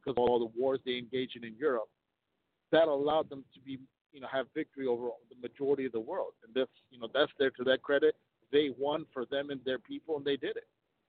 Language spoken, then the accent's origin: English; Ethiopia; I'm an African. I'm from Ethiopia.